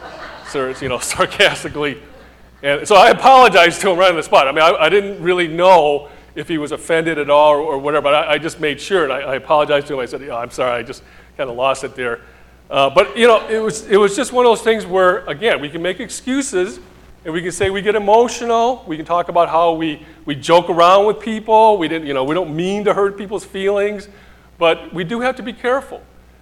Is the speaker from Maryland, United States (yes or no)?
no; Michigan, United States; some of you know that I grew up near Detroit, Michigan.